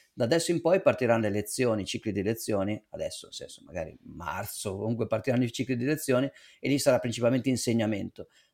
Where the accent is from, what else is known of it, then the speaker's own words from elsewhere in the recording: Milan, Lombardy, Italy; La Svizzera, per uno nato e cresciuto a Milano, è il paradiso fiscale dietro l'angolo, certo.